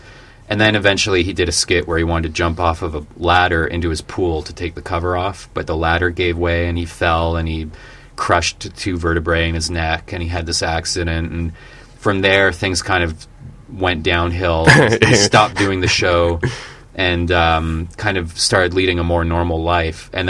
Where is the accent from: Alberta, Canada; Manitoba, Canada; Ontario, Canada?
Ontario, Canada; St. Catharines; in my hometown, in St. Catharines, Ontario